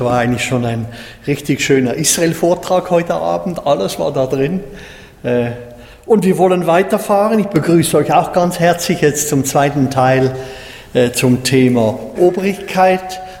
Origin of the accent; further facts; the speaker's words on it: Switzerland; Ja, wir sind ja Schweizer, oder? Und wir möchten wirklich auch dankbar sein, dass wir hier in diesem Land wohnen dürfen.